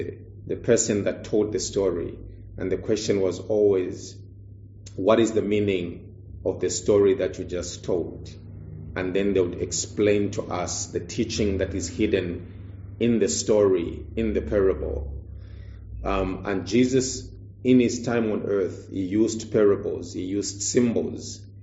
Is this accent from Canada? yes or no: no; Zambia; Now, growing up in Zambia, I remember when we were young, we were surrounded by our grandmothers, our mothers, elderly people